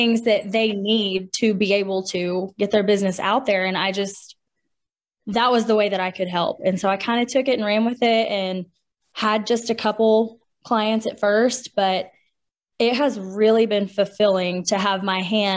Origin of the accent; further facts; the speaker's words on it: Texas, United States; You know, I'm from West Texas and word of mouth is everything.